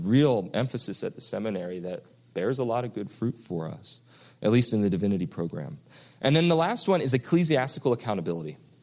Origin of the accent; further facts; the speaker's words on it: East Coast, United States; When I grew up on the East Coast